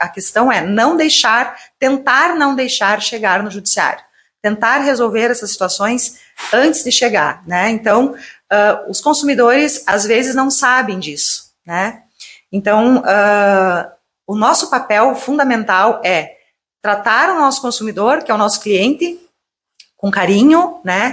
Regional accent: Lagoa Vermelha, Rio Grande do Sul, Brazil; Para mim é uma grande satisfação estar aqui em Lagoa Vermelha, né, minha cidade natal.

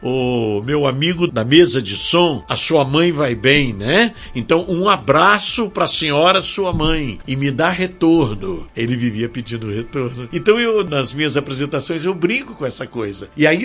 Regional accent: Rio de Janeiro, Brazil; also born or lived in Espírito Santo; now in Marau, Brazil; Mas os meus pais foram para o Rio de Janeiro quando eu tinha 20 dias de nascido. Então, me criei no Rio de Janeiro, me considero carioca. Quando me perguntam de onde você é, eu falo, eu sou do Rio.

